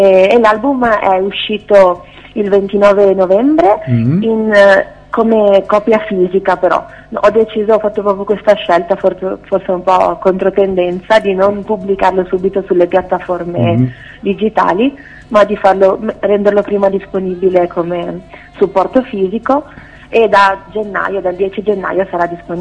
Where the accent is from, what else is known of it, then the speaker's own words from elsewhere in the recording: Padua, Veneto, Italy; Allora, io sono padovana